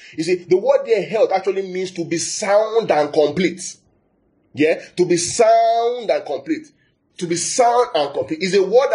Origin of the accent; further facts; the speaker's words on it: Nigeria; I'm from Nigeria.